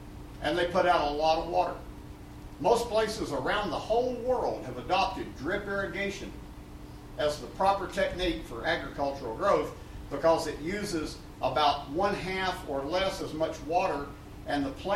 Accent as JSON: {"language": "English", "region": "Texas", "country": "United States", "said": "I'm not from Idaho. I'm from Texas."}